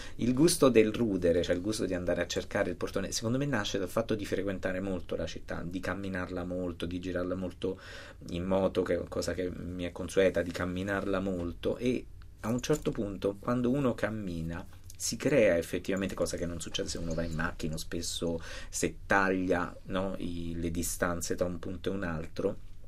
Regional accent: Rome, Lazio, Italy; Dei sogni per me come romano

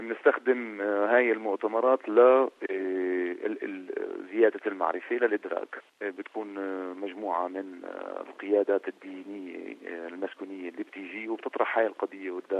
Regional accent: Palestine; وانا اعطيك عن تجربة بسيطة، انه الكل كان يستغرب حتى بسفري انا يعني كفلسطيني لأمريكا

